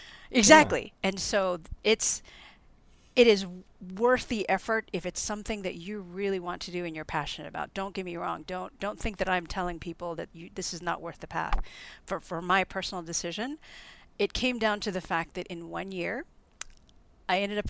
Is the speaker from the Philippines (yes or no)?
yes; Philippines; I grew up in the Philippines, and I see Singapore as being kind of like Manila, but cleaner and a little bit more organized.